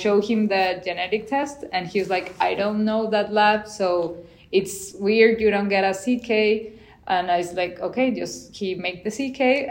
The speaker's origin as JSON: {"language": "English", "town": "Cancun", "region": "Quintana Roo", "country": "Mexico", "said": "We're from Cancun. So we had to drive 4 hours to Mérida to get the genetical test."}